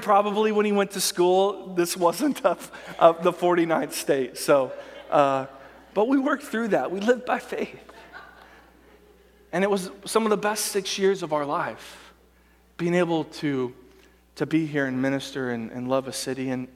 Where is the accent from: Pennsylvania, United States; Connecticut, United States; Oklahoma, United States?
Oklahoma, United States; And I said, man, I'm from Oklahoma. There's a church on every corner.